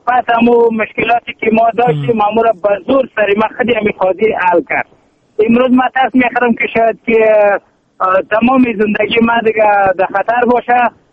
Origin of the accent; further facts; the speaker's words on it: Badakhshan, Afghanistan; also born or lived in Pakistan; شخص خدی ما از پاکستان آمدیم، 25 سال در پاکستان بریم آمدیم در وطن. ما هستم از ولایت بدخشان و رسوال شهر بزرگ.